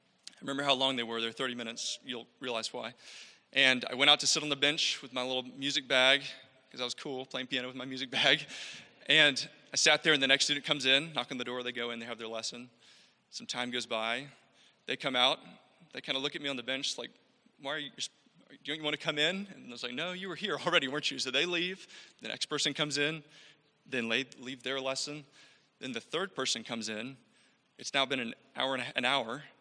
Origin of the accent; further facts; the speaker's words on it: Georgia, United States; Not supposed to say that because I'm from Georgia